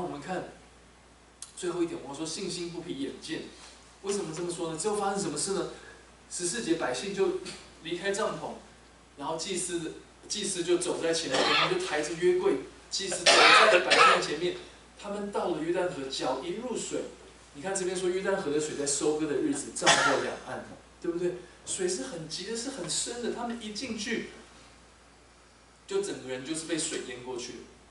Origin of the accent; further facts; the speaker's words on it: Taiwan; now in United States; 因为我都住美国啊，我很少在，而且我在小时候在台湾